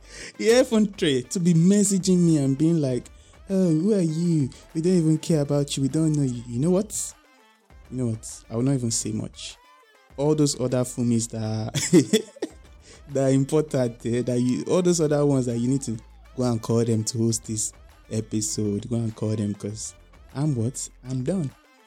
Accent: Nigeria; I'm from Nigeria.

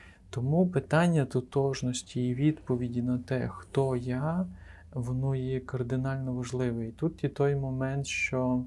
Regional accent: Zakarpattia Oblast, Ukraine; Не знаю, я закарпатець, я хлопець.

